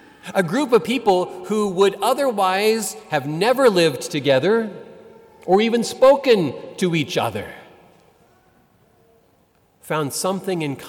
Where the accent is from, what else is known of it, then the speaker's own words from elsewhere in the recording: Kansas, United States; And I said, well, I'm from Kansas, in the United States.